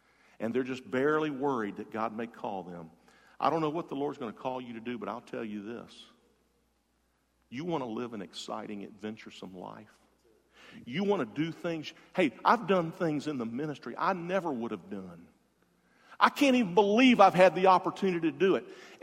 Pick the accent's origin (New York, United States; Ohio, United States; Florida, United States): Florida, United States; Jacksonville; I grew up in Jacksonville.